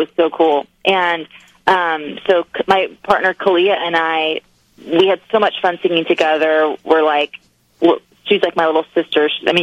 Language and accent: English; Broken Arrow, Oklahoma, United States; now in Nashville, United States; Yeah, I'm from Broken Arrow, Oklahoma, which is the Tulsa area.